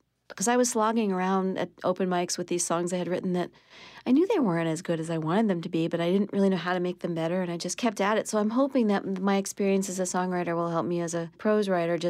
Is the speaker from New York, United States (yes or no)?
yes; Pelham, New York, United States; Pelham, New York.